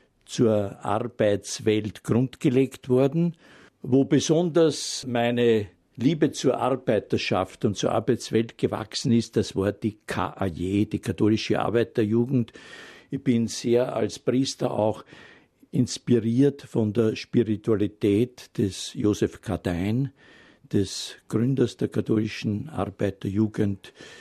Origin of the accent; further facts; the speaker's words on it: Obergrafendorf, Lower Austria, Austria; Schultor in Obergrafendorf, ist meine Heimat